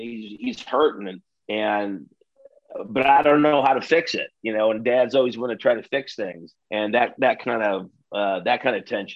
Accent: Midwest, United States; I'm really glad that I grew up in the Midwest first of all, I'm glad that I grew up in the Midwest

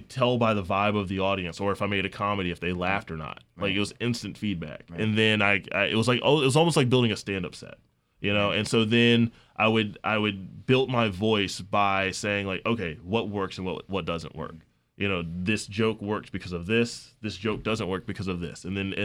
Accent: Richmond, Virginia, United States; Okay, so I grew up in Richmond, Virginia, and when I was younger, I always wanted to be loved telling stories.

